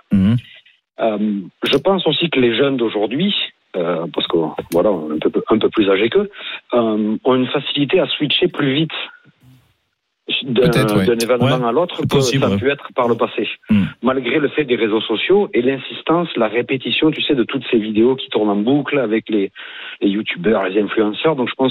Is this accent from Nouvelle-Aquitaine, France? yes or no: yes; Agen, Nouvelle-Aquitaine, France; Bon, on est à peu près de la même région. Je suis d'Agen, t'es de Bordeaux.